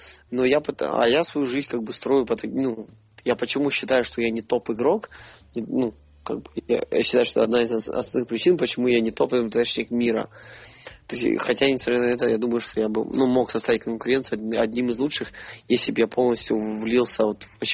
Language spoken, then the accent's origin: Russian; Ukraine; потому что я из Украины.